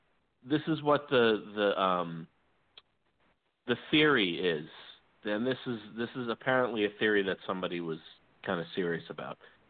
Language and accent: English; Mount Vernon, New York, United States; Mount Vernon has over my hometown has over 700 churches, and it's not a large town.